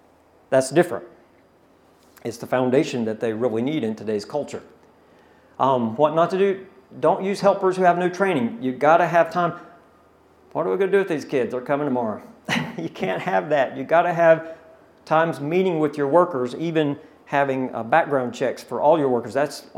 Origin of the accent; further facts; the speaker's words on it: North Carolina, United States; Now, there's some good things in Andy Griffith. That's North Carolina. We're from North Carolina. I like Andy Griffith.